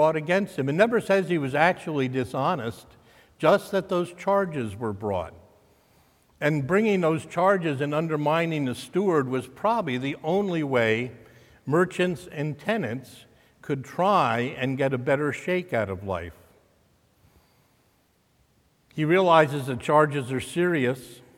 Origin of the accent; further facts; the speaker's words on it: New York, United States; Growing up in Westchester County, just north of the Bronx, I remember smog alerts in New York City were much more common before the 1972 Clean Air Act.